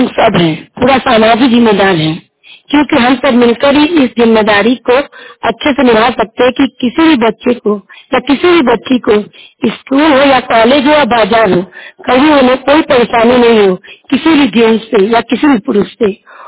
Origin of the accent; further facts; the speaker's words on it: Jyotipur, India; ज्योतिपुर गाँव की मैं रहने वाली हूँ, लालगंज प्रखंड।